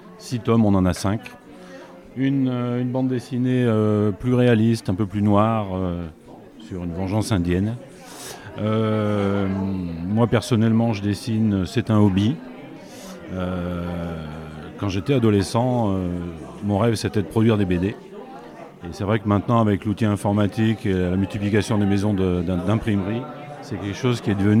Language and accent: French; Savigny-sur-Ardres, Grand Est, France; Je suis de Savigny-sur-Ardre, c'est à 15 minutes au nord-ouest de Reims.